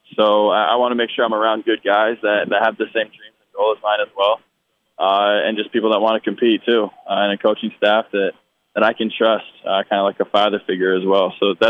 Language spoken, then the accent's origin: English; Indiana, United States; I know for me growing up in Indiana, it's a dream to kind of achieve that.